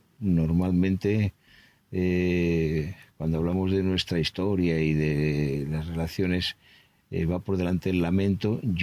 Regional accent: Spain; yo soy un español educado bajo el franquismo

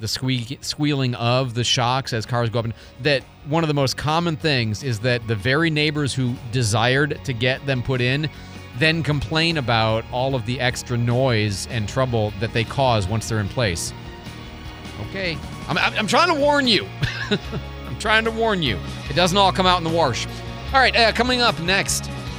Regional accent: Illinois, United States; okay, I'm from Illinois.

